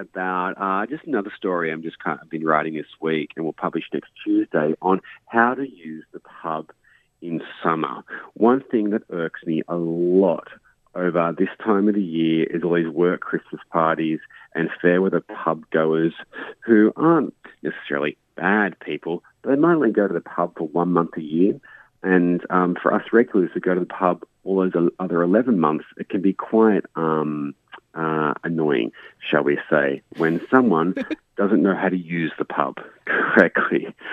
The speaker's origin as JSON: {"language": "English", "town": "Newcastle", "region": "New South Wales", "country": "Australia", "said": "Yes, yes. I'm up here. I'm from Newcastle."}